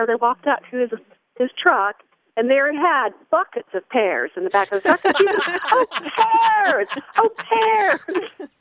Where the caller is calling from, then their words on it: Tennessee, United States; also born or lived in Florida; Well, I moved here from Florida about 13 years ago, and I live in East Tennessee, which is a beautiful area, and it is considered Appalachia.